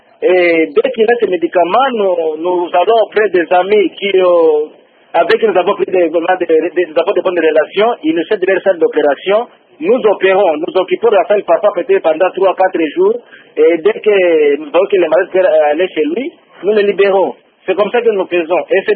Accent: DR Congo; Or, ici chez nous au Congo, tout le monde, même les médecins, en blouse blanche, quand ça ne va pas, ils se lancent dans la rue.

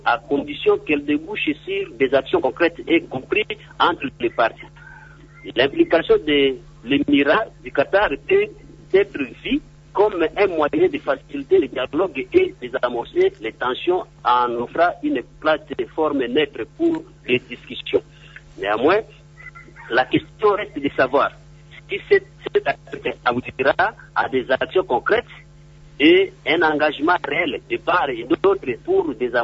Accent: DR Congo

